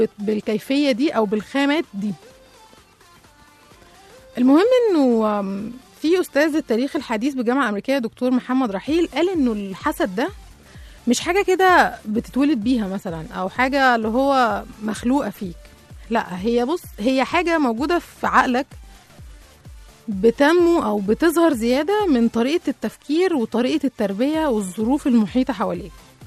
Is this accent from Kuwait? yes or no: no; Egypt; المهم ان احنا عندنا كمصريين كان اللون الازرق ده رمز كده للملوك